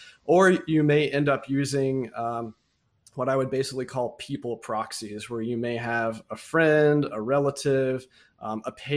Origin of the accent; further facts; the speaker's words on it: United States; And obviously, me being an American, I've spent all of my time worrying about what the options are here.